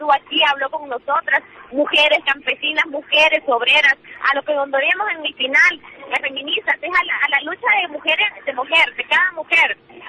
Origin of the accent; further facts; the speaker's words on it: Honduras; Y nosotras como mujeres, nosotras como feministas, nosotras como hondureñas, al fin, sentimos de ustedes.